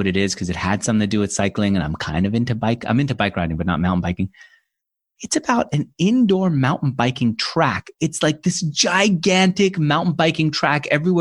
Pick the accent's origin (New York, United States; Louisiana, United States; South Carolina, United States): New York, United States; I grew up in New York and I didn't even know that that existed until I got to California.